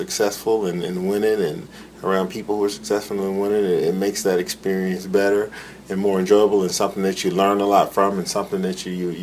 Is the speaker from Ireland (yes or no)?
no; Gainesville, Florida, United States; I'm from Gainesville. I went to school at PK Young right across the street